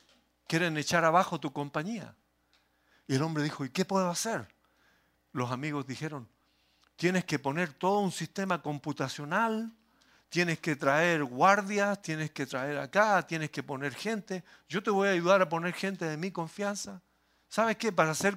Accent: Chile; Yo leí no hace mucho acerca de un empresario en mi país, un empresario chileno

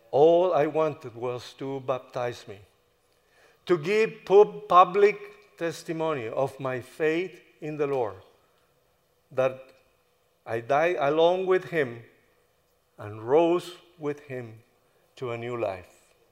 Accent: United States; now in Chile; With a group of young people from our church in Chile, if you notice by my accent, I am no local, but I am an American.

